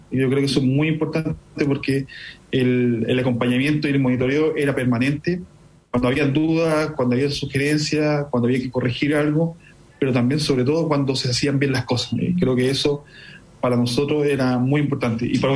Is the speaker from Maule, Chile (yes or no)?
yes; Talca, Maule, Chile; soy de Talca, soy talquino, nacido y criado allá, formado también en mi pregrado en esa ciudad, soy profesor de historia